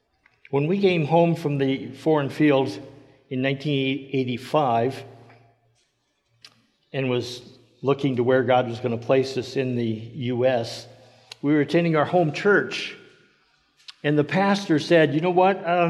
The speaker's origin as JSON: {"language": "English", "town": "Colorado Springs", "region": "Colorado", "country": "United States", "tie": "born or raised there", "said": "My wife, Peggy, we grew up in Colorado Springs and then got married, had kids."}